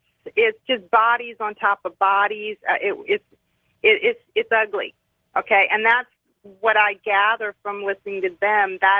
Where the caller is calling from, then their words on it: Dallas, Texas, United States; I'm calling from Dallas, Texas.